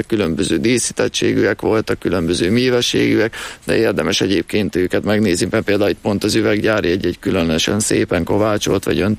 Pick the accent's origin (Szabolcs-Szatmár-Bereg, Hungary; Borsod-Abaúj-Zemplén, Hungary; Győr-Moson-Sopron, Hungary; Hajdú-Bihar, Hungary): Borsod-Abaúj-Zemplén, Hungary; Háromhuta; now in Budapest, Hungary; Innen származok